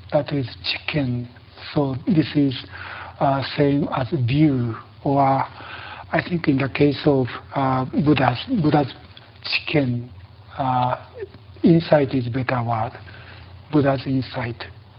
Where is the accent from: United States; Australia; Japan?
Japan; Because I was born in Japan and educated in Japanese society, my view is influenced by Japanese system of value.